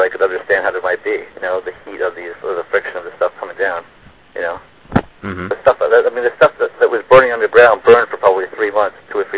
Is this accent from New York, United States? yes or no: yes; New York City, New York, United States; I lived in New York City, I grew up in New York City, I've been in the towers lots of times